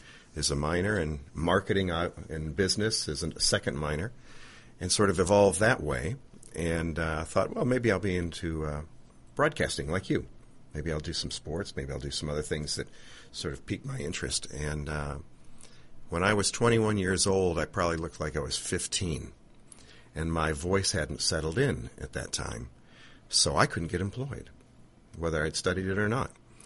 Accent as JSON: {"language": "English", "town": "Rochester", "region": "New York", "country": "United States", "tie": "born or raised there", "said": "growing up in Rochester, I was near University of Rochester, Eastman School of Music, much like Juilliard."}